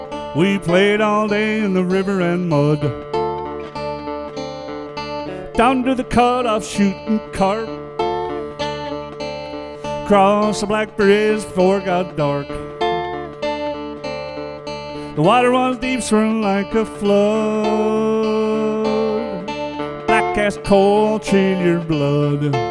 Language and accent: English; Pecatonica, Illinois, United States; And I've sat down a few times to write songs about my hometown and just sat down one day and this song just poured out. I didn't plan on writing about my friend Jim, who lived about a block away. So it's called